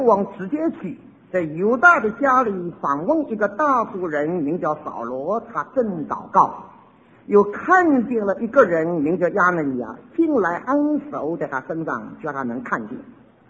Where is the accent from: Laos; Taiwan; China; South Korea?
China; Jiangnan; 这爽快就我们江南人也吃不消，我们江南人不爽快就你也吃不消